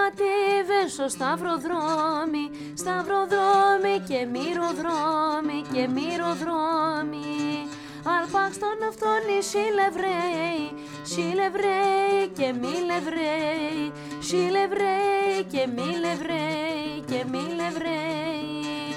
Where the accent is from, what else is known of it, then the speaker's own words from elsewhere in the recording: Nikaia, Attica, Greece; Εμείς μεγαλώσαμε στην Οίκια, στην Κοκκινιά. Οπότε εκεί πέρα είναι μια γειτονιά που έχει και μικρασιάτες όπως είμαστε και εμείς, αλλά και πολλούς ποντίους.